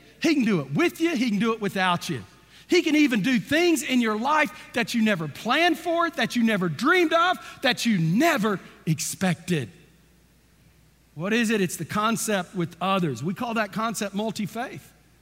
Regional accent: Texas, United States; Just give me another month because I'm from Texas and I'm a real man.

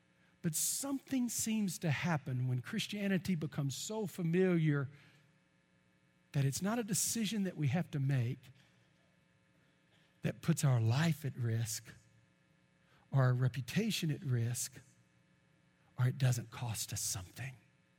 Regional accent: Wales, United Kingdom; And within the Celtic people, the Scots, the Irish, and the Welsh, I'm a Welshman.

